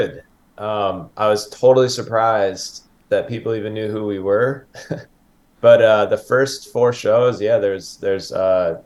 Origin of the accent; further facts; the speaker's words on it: Chicago, Illinois, United States; Yeah, we're from Chicago, and we all kind of grew up with different backgrounds